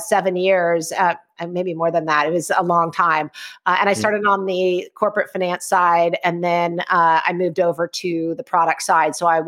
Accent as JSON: {"language": "English", "region": "California", "country": "United States", "tie": "born or raised there", "also_born_or_lived": "Arizona", "said": "I'm a little bit of a Silicon Valley baby. I usually say that I was born in California, even though that's just a complete lie. It's just easier. I was born in Arizona."}